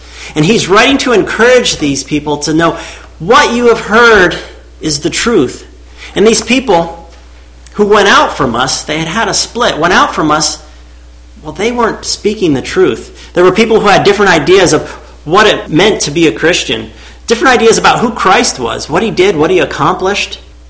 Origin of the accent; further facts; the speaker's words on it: Pennsylvania, United States; I grew up in Pennsylvania and we lived out in the country where it was just great when there was a moonlit night